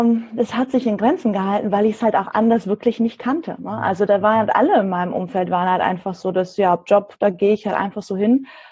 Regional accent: Germany; also born or lived in Kyrgyzstan; Geboren bin ich in Kirgisien und mit 1,5 nach Deutschland gekommen. Daher habe ich da auf jeden Fall eine Verbindung zu.

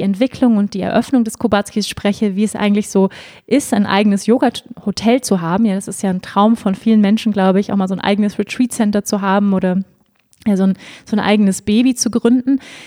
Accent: Schleswig-Holstein, Germany; Ich bin ja auch in Schleswig-Holstein groß geworden.

